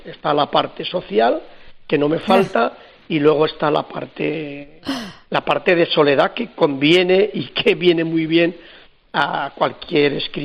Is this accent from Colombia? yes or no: no; Soria, Castile and León, Spain; yo soy de tierra adentro. Yo soy de Soria